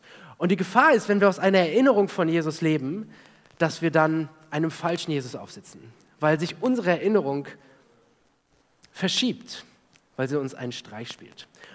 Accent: Osnabrück, Lower Saxony, Germany; dass das nur 20 Kilometer von dem Ort entfernt ist, wo ich aufgewachsen bin, nämlich Osnabrück, das vielleicht mehr Leute von euch kennen. Da bin ich aufgewachsen, 19 Jahre meines Lebens gelebt.

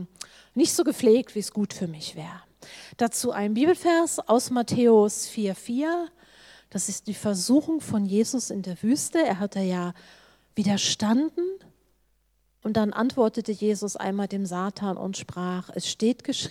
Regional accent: Hannover, Lower Saxony, Germany; also ich komme aus Hannover, ich komme so aus der Gegend, nach Göttingen

